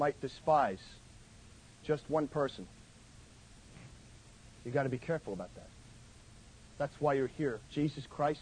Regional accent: New York, United States; And I'm a New Yorker, and I'm loud

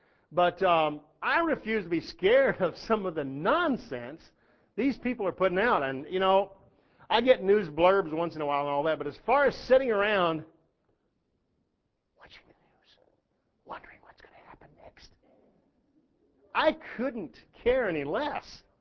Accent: Texas, United States; born or raised there

